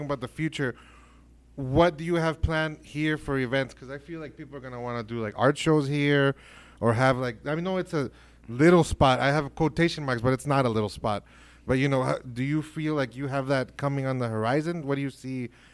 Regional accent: El Paso, Texas, United States; you know we're from El Paso.

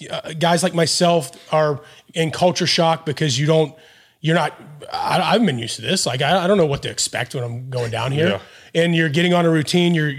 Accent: Gibsonia, Pennsylvania, United States; also born or lived in Bellevue; so I was born and raised in Bellevue, Westview, Bellevue. And then we moved out to Gibsonia when I was maybe 4 or 5.

